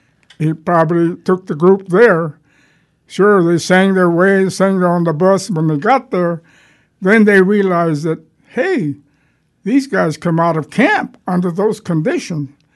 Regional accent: United States; I'm an American.

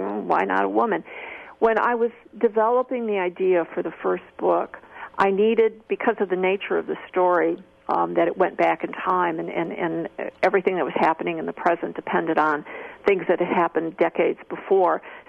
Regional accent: Chicago, Illinois, United States; I knew Chicago cops. I'm from Chicago originally.

